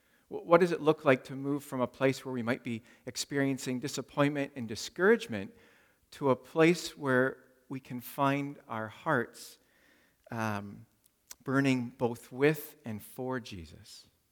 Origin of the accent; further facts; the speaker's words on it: Toronto, Ontario, Canada; I was 17 years old. I grew up in Toronto, and in high school